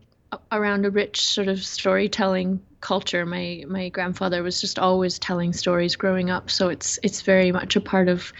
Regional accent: Alberta, Canada; There's four Blackfoot nations within the Blackfoot Confederacy, and mine is located just north of the Montana border in what's known as Southern Alberta, Canada. And I'm also Sami from Northern Norway.

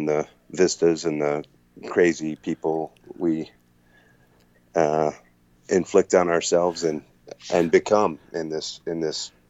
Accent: Detroit, Michigan, United States; I'm from Detroit, Grosse Pointe, East Side. My folks are still there in Michigan.

